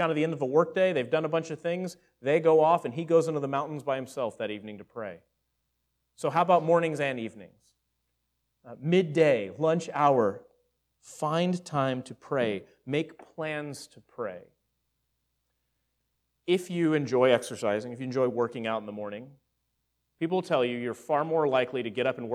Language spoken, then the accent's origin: English; Texas, United States; That was like the one sermon in the last 2 years that I didn't mention that I'm from Texas.